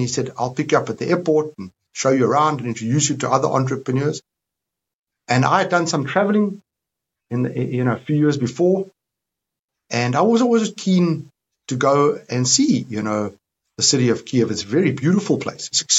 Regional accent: Cape Town, Western Cape, South Africa; born there; I'm of a group of South Africans that was first-generation South African. My parents were foreigners. So I was born in Cape Town, and I have a South African passport, and I have a European passport.

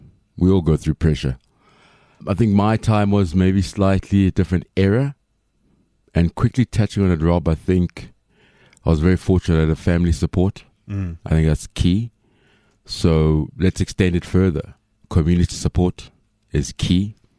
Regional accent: Soweto, Gauteng, South Africa; especially what was around us from born and bred in Soweto

